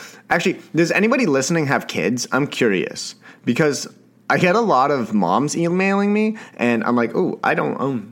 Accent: Canada; Sorry, I am a Canadian boy.

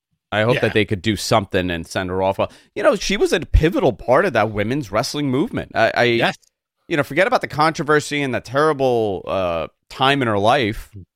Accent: Kentucky, United States; I'm also from Kentucky. I am a Kentucky. Kentuckian.

